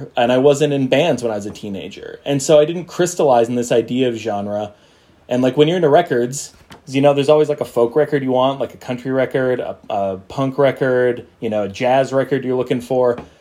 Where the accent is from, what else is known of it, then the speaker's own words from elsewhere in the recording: Vancouver, British Columbia, Canada; now in Toronto, Canada; I am from Vancouver. Like, I was, you know, grew up there my whole life. I'd never lived anywhere else. And, like, I was 30 years old.